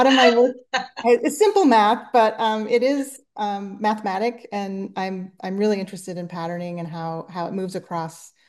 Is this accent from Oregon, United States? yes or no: yes; Portland, Oregon, United States; And then from there, I got myself to Nike because I was from Portland and I wanted to move back to Portland.